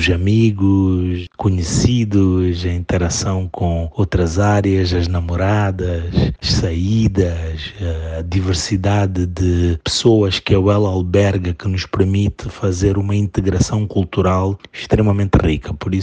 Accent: Mozambique; fazendo a melhoria dos negócios a nível de Moçambique e de África, Moçambique que é o país de onde eu sou

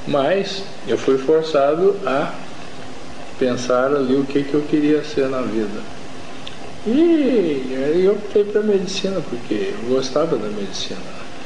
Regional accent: Minas Gerais, Brazil; Dizem meus pais que quando eu era criança lá em Minas

